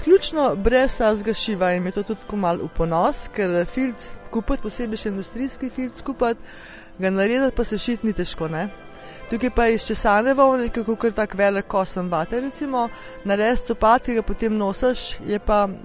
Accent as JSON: {"language": "Slovenian", "town": "Kranj", "region": "Upper Carniola", "country": "Slovenia", "said": "Jaz sem iz Kranja in uporabljam domačo volno"}